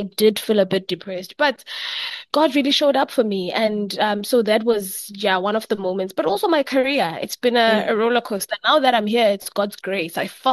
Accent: Soweto, Gauteng, South Africa; I was born and bred in Soweto, so I'm an only child.

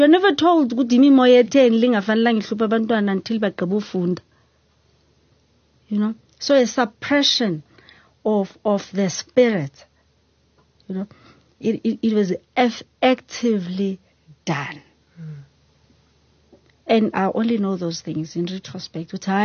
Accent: Eastern Cape, South Africa; also born or lived in Mbabane, Eswatini; Then we moved from Mabubane to Eastern Cape. Eastern Cape, this is when it became clear. I was able to see things that other people could not see with their naked eye.

